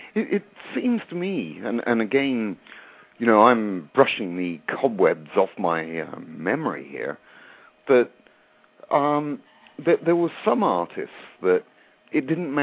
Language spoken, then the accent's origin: English; England, United Kingdom; I grew up in England in the 70s